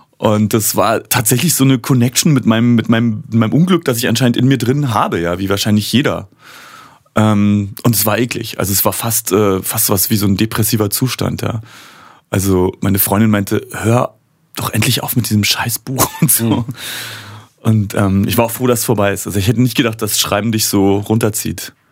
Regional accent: Berlin, Germany; wir kommen ja aus dem Märkischen Viertel. Ist ja auch nicht die Hochburg des Grübelns

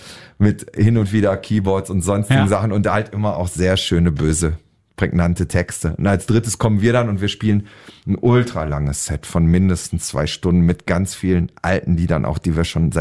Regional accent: North Rhine-Westphalia, Germany; Ruhrpott schön für mich, ja, natürlich. Meine alte Heimat.

